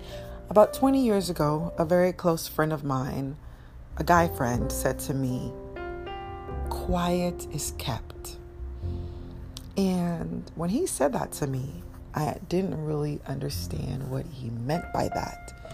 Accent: Nigeria; Okay, so I'm Nigerian, and coming up in my 20s, I was very vocal

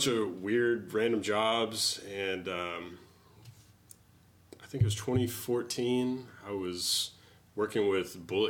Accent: Texas, United States; also born or lived in San Antonio; I grew up in a small town around Abilene, about 2,000 people.

